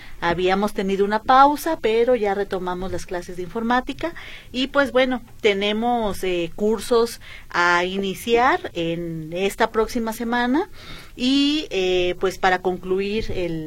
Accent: Veracruz, Mexico; Fíjese que yo, en realidad, como soy de Veracruz

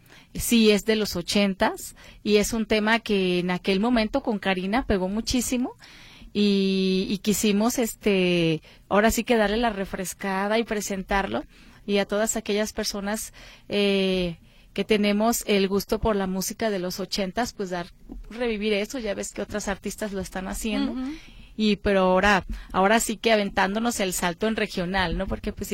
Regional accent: Guadalajara, Jalisco, Mexico; now in Tlaquepaque, Mexico; yo soy de aquí de Merito, Guadalajara, Jalisco, aunque vivo en Tlaquepaque. Ya ves, todo está pegado aquí, sí, pero soy originaria de aquí de Guadalajara

